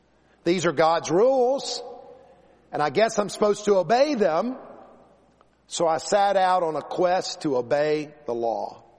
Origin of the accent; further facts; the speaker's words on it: South Carolina, United States; I remember when I was in the fifth grade growing up in South Carolina, we used to have a copy of the Ten Commandments on the wall of the room.